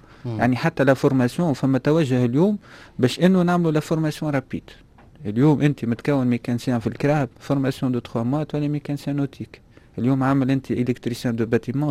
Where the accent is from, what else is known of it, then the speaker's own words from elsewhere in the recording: Tunisia; اليوم مثلا ديما نحكي على الكومبوزيت اللي هي الاكثر ميتيه موجوده عندنا في تونس، يعني صناعه موجوده في تونس